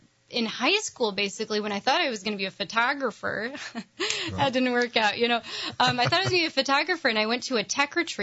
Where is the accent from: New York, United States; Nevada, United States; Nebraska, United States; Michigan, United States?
Michigan, United States; Portland; Yes, born and raised Catholic. I am from Portland, Michigan.